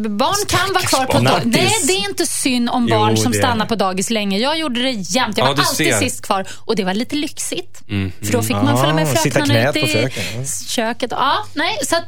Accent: Stockholm, Stockholm County, Sweden; man som stockholmare, alltså, eller storstadsbor

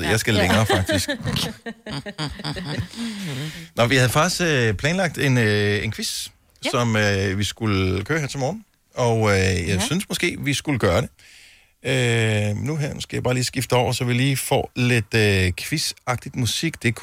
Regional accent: Bogense, Region of Southern Denmark, Denmark; jeg bor i området, ude på diget i Bogense, hvor jeg voksede op, på vej ud mod Stejvemølle.

